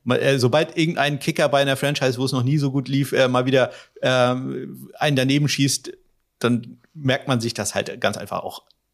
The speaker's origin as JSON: {"language": "German", "country": "Germany", "said": "Ich bin da natürlich als Deutscher so ein bisschen außen vor"}